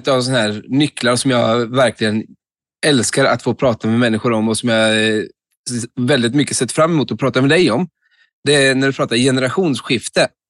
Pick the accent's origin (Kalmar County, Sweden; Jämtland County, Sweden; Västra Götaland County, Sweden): Kalmar County, Sweden; Vimmerby; och har Vimmerby som min hemstad. Här verkar jag som campingföretagare tillsammans med min familj.